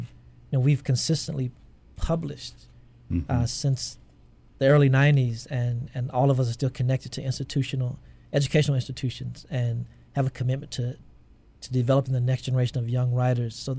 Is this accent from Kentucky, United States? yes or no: yes; Kentucky, United States; But they're surprised that I'm from Kentucky and that I have a family here